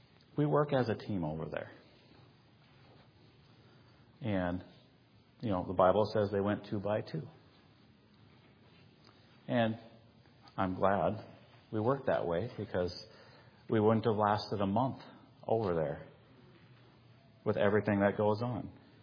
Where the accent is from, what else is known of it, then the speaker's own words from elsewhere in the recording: United States; As an American, I could have gone and rented a place.